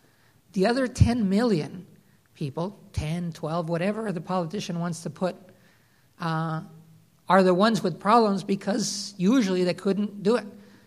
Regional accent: Mexico; also born or lived in United States; I was born on the Mexican side. My mom was born on the American side, but she lived most of her life on the Mexican side.

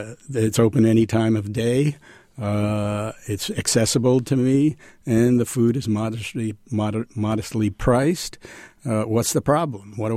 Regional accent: New York City, New York, United States; born or raised there

